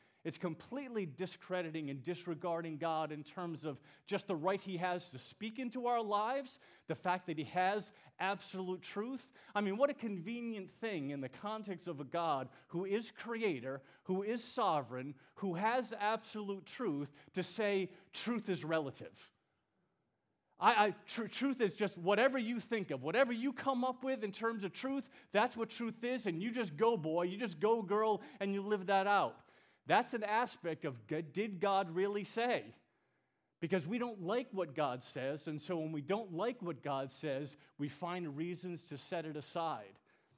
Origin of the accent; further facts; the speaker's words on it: United States; just because I'm an American, just because of the way that I'm raised, well, of course I should be blessed.